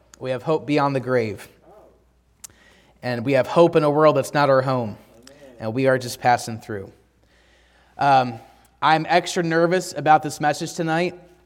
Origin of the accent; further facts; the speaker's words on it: Pennsylvania, United States; Growing up in Pennsylvania, I have a vivid memory of what is called the Blizzard of 1993.